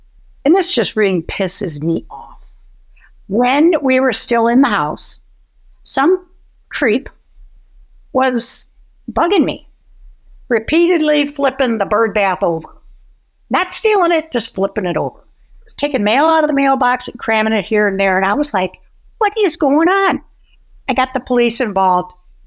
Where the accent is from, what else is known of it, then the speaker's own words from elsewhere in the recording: Omaha, Nebraska, United States; I'm from Omaha, but I know of that mayor, but I don't know any details.